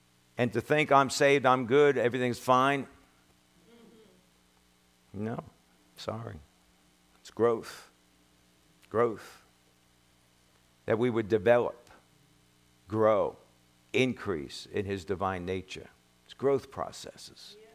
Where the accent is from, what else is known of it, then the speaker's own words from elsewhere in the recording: Brooklyn, New York, United States; You know, when I lived in New York, I was brought up in Brooklyn. We were brought up in the slums.